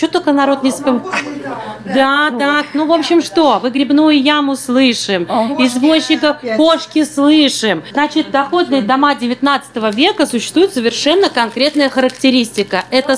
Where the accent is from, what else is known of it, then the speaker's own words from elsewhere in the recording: Saint Petersburg, Russia; И вот очень часто мы, петербуржцы, с вами не замечаем